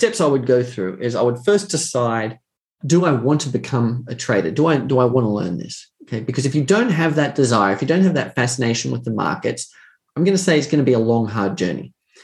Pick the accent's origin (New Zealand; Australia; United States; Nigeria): Australia; accent: Australian; If you don't like my personality and demeanor and my Australian accent, that's okay.